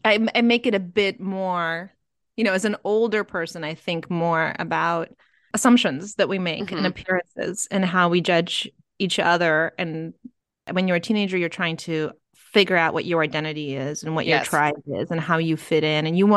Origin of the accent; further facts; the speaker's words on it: Ukraine; first language Russian; English is a second language; because I'm a Russian speaker from Ukraine. So I was born in Ukraine, and many people from Ukraine speak fluent Russian for complicated reasons as well.